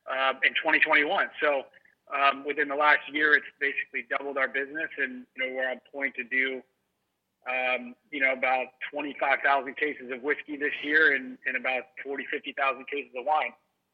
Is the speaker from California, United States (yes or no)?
yes; California, United States; I'm growing up in California and actually visiting Daytona for the first time this past weekend.